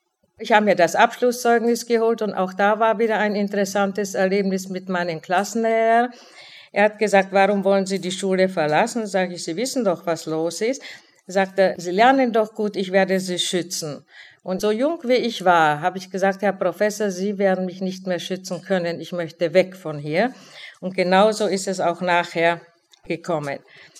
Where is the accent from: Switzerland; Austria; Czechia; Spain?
Czechia; moved away; Wie Sie schon gehört haben, komme ich aus der Tschechoslowakei. Ich komme also praktisch, wie man jetzt so schön sagt, aus einer multikulturellen Gesellschaft. Und das habe ich dann hier sehr deutlich bemerkt, was das bedeutet hat für mich. Ich bin doppelsprachig groß geworden, Deutsch und Tschechisch.